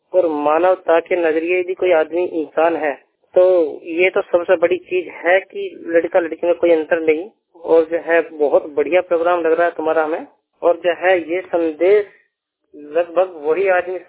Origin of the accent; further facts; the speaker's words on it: Ghaziabad, Uttar Pradesh, India; मैं जिला गाजियाबाद का रहने वाला हूँ, लेकिन यहाँ फरीदाबाद में ड्यूटी करता हूँ, कंपनी में काम करता हूँ मैं।